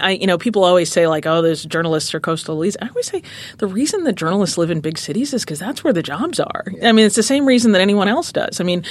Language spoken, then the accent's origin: English; Minnesota, United States; So I'm from Minnesota and I'm a Midwesterner, but somehow I've never been to Kansas City.